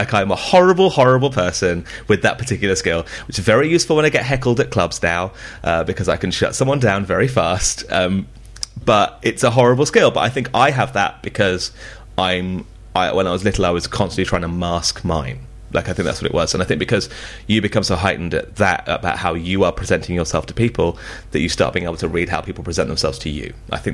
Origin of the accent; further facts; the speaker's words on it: Birmingham, West Midlands, United Kingdom; so I'm from Birmingham. And they have, it's a very specific accent.